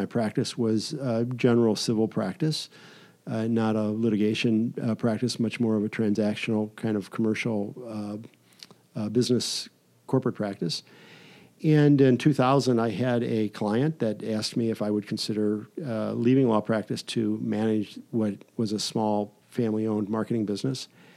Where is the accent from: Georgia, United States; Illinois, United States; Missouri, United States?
Missouri, United States; Afton; my family and I moved to South County when I was a little guy, and I was raised mostly in Afton, parochial schools.